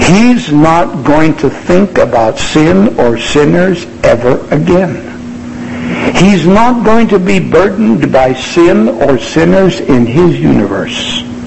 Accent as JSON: {"language": "English", "country": "United States", "said": "I'm from the United States, as was said"}